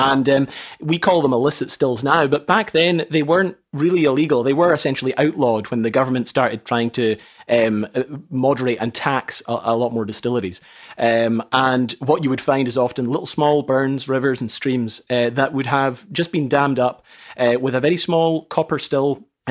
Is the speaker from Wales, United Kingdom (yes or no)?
no; Scotland, United Kingdom; Yeah, it's between Skye and mainland Scotland, I would say. So it's like a little sliver of land between the Isle of Skye and Scotland.